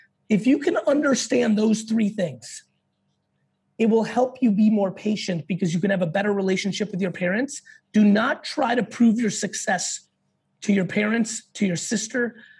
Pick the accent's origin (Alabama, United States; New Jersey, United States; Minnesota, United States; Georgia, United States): New Jersey, United States; Edison; I grew up in Edison, New Jersey.